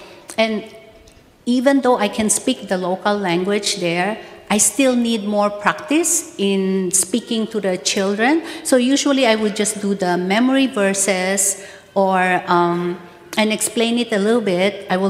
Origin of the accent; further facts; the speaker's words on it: United States; Actually, since I'm the American amongst the CF workers in the national office, they gave me that special room where I would have my own bathroom with hot shower.